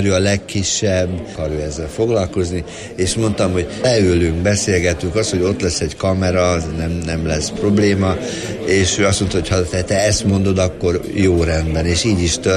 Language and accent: Hungarian; Szeged, Csongrád-Csanád, Hungary; Én az Átkosba nőttem föl, akkor voltam kisgyerek, Szegeden éltem